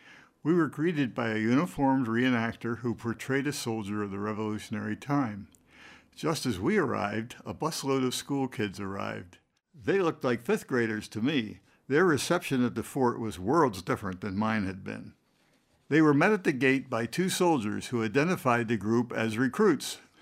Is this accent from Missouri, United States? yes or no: no; Baltimore, Maryland, United States; I grew up in Baltimore, the location of Fort McHenry, which is the site of the battle that inspired